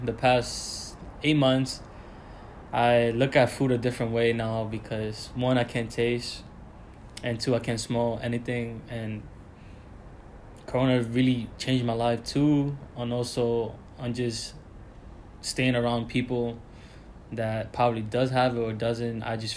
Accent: New York City, New York, United States; also born or lived in Dominican Republic; I'm from Dominican Republic, but I grew up in New York City on the Heights.

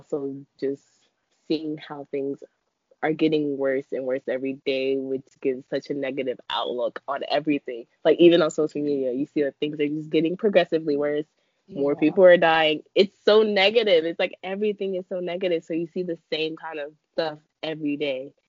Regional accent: New York City, New York, United States; I was born in Harlem specifically, but my mom was also born here. But my grandmother was born in Nigeria, and my grandfather was born in Puerto Rico.

